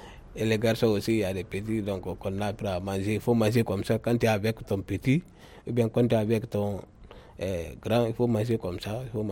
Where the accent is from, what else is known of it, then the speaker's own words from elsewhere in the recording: Guinea; je suis guinéen.